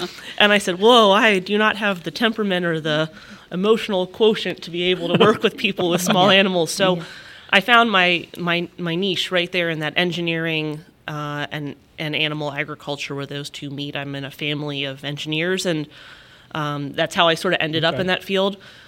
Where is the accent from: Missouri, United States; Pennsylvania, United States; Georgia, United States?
Pennsylvania, United States; accent: Kentucky; now in Kentucky, United States; Originally from eastern Pennsylvania, degrees from Penn State here at Kentuck